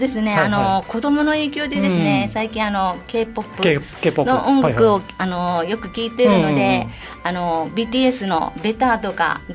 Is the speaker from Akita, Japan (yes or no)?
no; Uruma, Okinawa, Japan; 出身地はうるま市です。